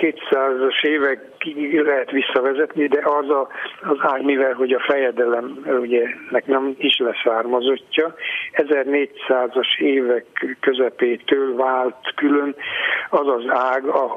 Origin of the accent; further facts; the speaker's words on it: Sovata, Mureș County, Romania; Szovátán lakunk, igen. A legszebb hely a világon. Én Szovátán is születtem, már édesapám is így született 1907-ben